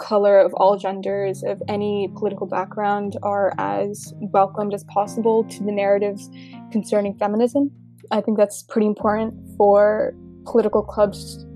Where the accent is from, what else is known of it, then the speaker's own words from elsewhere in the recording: Gainesville, Florida, United States; I'm from Gainesville, Florida